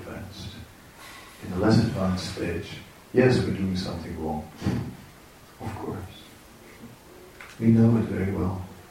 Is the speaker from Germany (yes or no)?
no; Netherlands; I'm from the Netherlands, right?